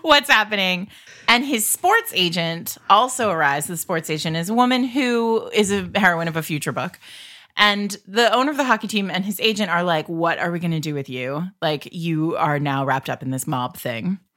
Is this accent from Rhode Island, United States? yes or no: yes; Rhode Island, United States; I'm not Canadian, so. I grew up in Rhode Island where we, like, have the actual mob